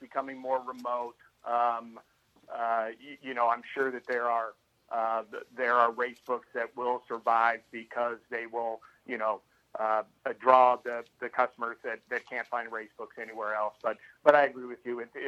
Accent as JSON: {"language": "English", "region": "Arizona", "country": "United States", "tie": "born or raised there", "said": "You know, growing up in Arizona, you know, my brothers and I and friends would drive up to Las Vegas"}